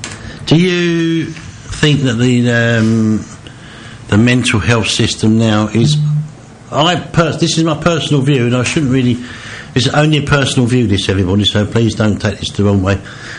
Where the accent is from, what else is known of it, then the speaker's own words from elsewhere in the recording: London, United Kingdom; born there; I was born in East London in 1972.